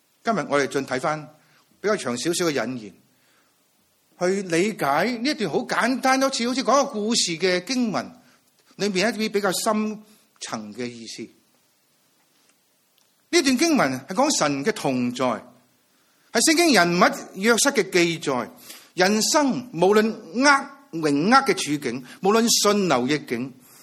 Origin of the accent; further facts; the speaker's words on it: Hong Kong; 讲到翻到我哋自己香港人，而家好多人都想离开土生土长嘅香港